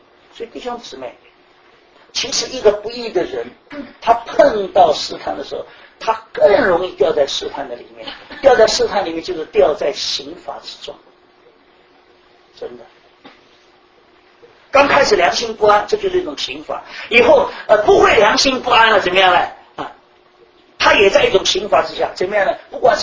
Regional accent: China; 就好像我们中国人骂人家，你这个人不是人是什么？是畜生。

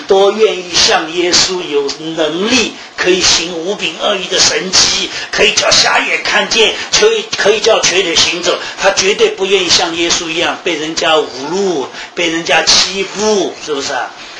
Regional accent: China; 我觉得这句话我们中国人读起来比较容易啊

